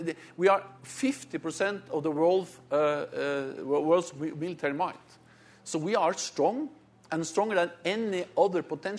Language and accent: English; Norway; And to be honest, I'm from Norway, and Norway is a beautiful country. We have beautiful mountains